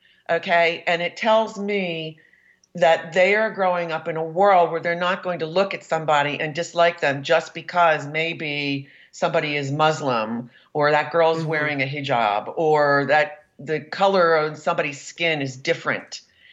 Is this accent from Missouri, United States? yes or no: no; Baltimore, Maryland, United States; I live in a different part of Maryland from where I grew up. I grew up in Baltimore City.